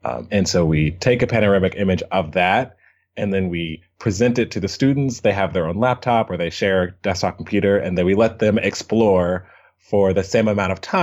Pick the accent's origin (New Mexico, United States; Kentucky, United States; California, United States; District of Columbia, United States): Kentucky, United States; I was born and raised in Kentucky. And when I turned 16, I got a job at the local like exotic pet store